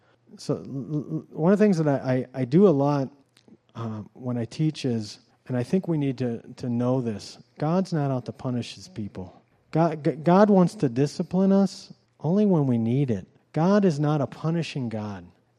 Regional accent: Ohio, United States; also born or lived in California; I can tell you right now, I grew up in Ohio. The people there are different than here. Mitch and Nina know that. It's just how we are. I used to live in California.

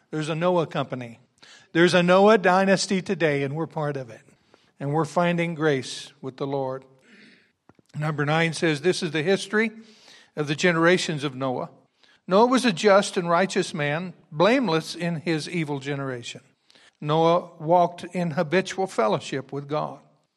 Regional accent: Scotland, United Kingdom; My grandfather was a Scot. My dad's a Scot. I'm a Scot.

